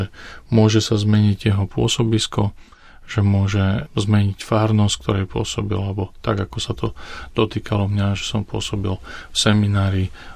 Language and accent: Slovak; Žilina, Žilina Region, Slovakia; also born or lived in Rome; Pochádzam zo Žiliny, ako už bolo povedané, študoval som v seminári v Nitre, no a vyššie štúdia som absolvoval tu v Taliansku, v Ríme